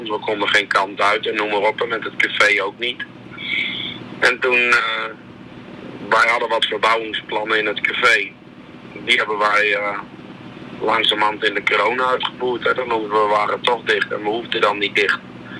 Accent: IJsselstein, Utrecht, Netherlands; Nou, ik kom natuurlijk uit IJsselstein. Dus mijn eerste concert die wou ik in IJsselstein doen.

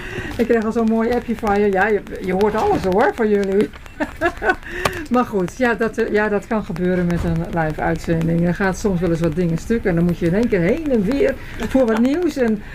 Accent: Drenthe, Netherlands; Ik ken het niet zo goud, want ik kwam oorspronkelijk uit Zuid-Loorden.

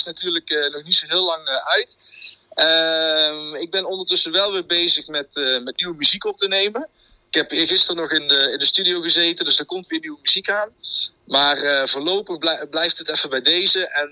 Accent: Eindhoven, North Brabant, Netherlands; Nou, kijk, ik kom uit Eindhoven. Ik ben hier geboren en getogen. Trotse Eindhovenaar.

